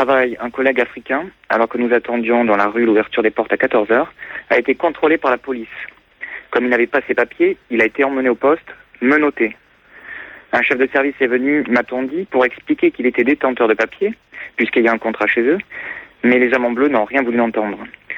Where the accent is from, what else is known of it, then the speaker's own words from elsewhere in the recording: Paris, Île-de-France, France; Voilà, je suis de Paris, je vous embrasse tous.